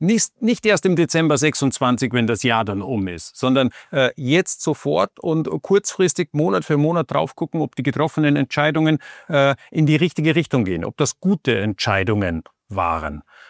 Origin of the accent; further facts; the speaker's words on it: Austria; Als Österreicher reden wir jetzt hier von Kalbfleisch.